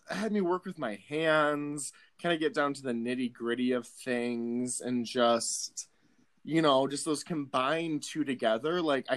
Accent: Tennessee, United States; Oh, I'm from the South. I'm from Tennessee, by the way.

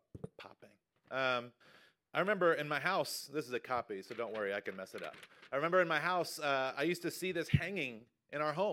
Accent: North Carolina, United States; also born or lived in Kentucky; because I lived the first half of my life in North Carolina. But technically, I'm from Kentucky, because I was born in Kentucky. I only lived there for 6 months

